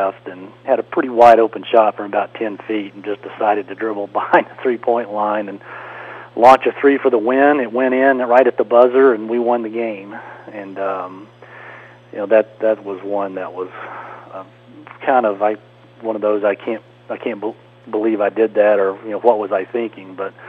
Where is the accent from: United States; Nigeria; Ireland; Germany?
United States; Kentucky; now in Atlanta, United States; it was Louisville, and growing up in Kentucky, that one was extremely exciting.